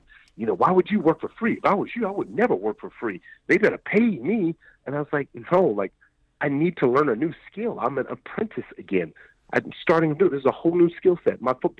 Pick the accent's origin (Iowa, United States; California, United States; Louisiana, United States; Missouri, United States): California, United States; Los Angeles; grew up in the hood in South Central Los Angeles. So I understand the obstacles that one would have growing up in North America, in this culture.